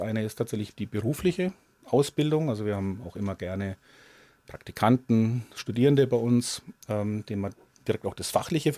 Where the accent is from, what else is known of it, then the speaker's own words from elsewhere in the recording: Sommerach, Bavaria, Germany; Ich bin aufgewachsen an der Mainschlawe in Sommerach.